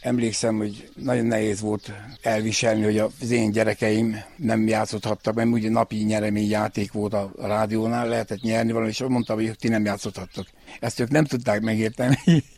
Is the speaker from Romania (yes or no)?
yes; Odorheiu Secuiesc, Harghita, Romania; Én egy olyan lakónegyedben nőttem fel, lent a Rákóczi úton itt udvarhelyen.